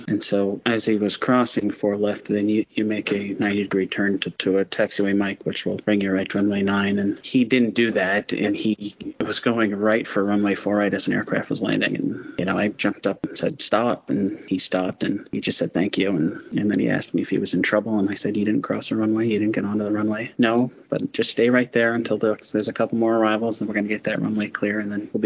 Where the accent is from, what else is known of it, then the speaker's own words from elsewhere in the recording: Nantucket, Massachusetts, United States; I loved it. I grew up in Nantucket, so.